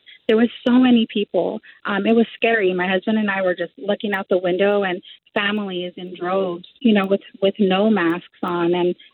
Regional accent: Orange County, California, United States; I'm actually from Orange County

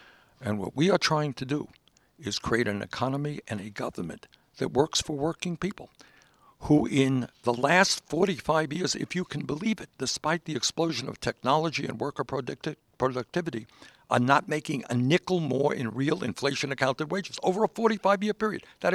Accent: Brooklyn, New York, United States; when I was a kid growing up in Brooklyn, it was like a family.

